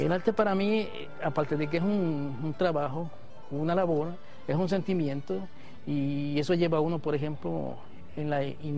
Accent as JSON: {"language": "Spanish", "town": "Cantagro", "region": "Anzoátegui", "country": "Venezuela", "tie": "born there", "said": "Nací en Cantagro, estado Anzoátegui, municipio Freites."}